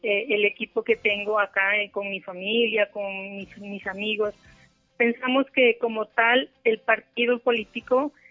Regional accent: El Tambo, Nariño, Colombia; tengo bien arraigado mi terruño, digamos, mi Nariño, y como tal mi Tambo, ¿no? También soy administradora de empresas, estudié acá en el Tambo, hice un técnico.

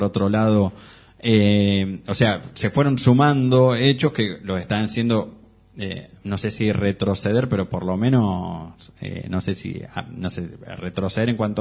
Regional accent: Rojas, Buenos Aires Province, Argentina; yo soy de Roja, provincia de Buenos Aires

